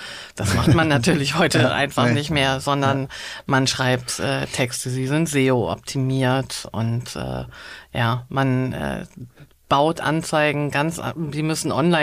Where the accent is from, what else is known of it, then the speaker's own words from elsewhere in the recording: Hamburg, Germany; Ich bin tatsächlich in Hamburg geboren, aufgewachsen, habe zwischendurch jahrelang im Ausland gelebt und liebe die Stadt aber so sehr, dass ich zurückgekommen bin